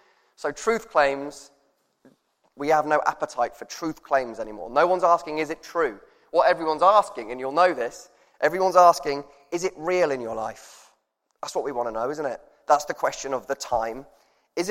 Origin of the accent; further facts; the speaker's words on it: England, United Kingdom; But because we're English, he said, no, don't make me a chicken pie.